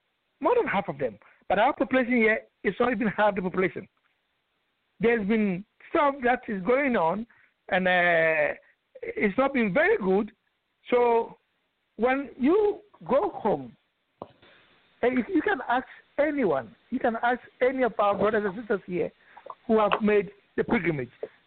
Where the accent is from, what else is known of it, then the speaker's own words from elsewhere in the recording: Ghana; When I was born and raised in Ghana, both parents are Ghanaians from Asebu.